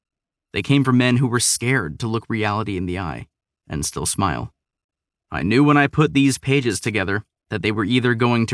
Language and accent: English; Texas, United States; born there; I was born in Texas, and we have a tendency to prattle on about ourselves